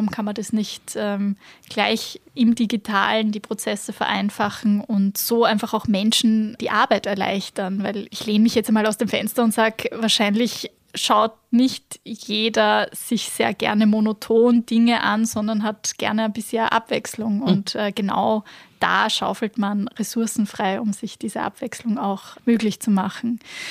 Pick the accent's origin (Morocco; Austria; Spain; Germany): Austria; Upper Austria; Bin aufgewachsen am Land in Oberösterreich